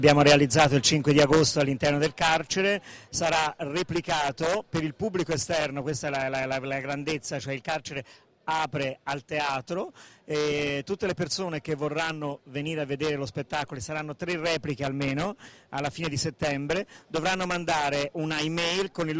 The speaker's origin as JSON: {"language": "Italian", "town": "Murlo", "region": "Tuscany", "country": "Italy", "tie": "born there", "said": "io sono nato a 20 km da qua, sono nato a Murlo, sono un etruschino"}